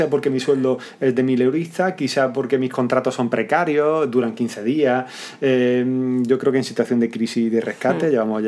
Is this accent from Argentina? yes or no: no; Spain; born there; soy español, nacido aquí, he trabajado aquí los años que sea